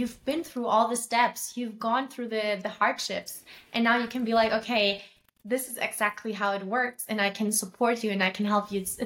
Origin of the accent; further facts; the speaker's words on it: Germany; I know that I am German, and I know that a lot of people here in my home country in Germany